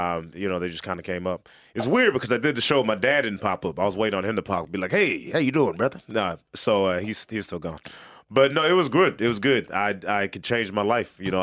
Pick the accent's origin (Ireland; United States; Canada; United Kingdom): United States; Portland, Oregon; Yeah. I grew up in, I was born in Portland, Oregon. You know Oregon?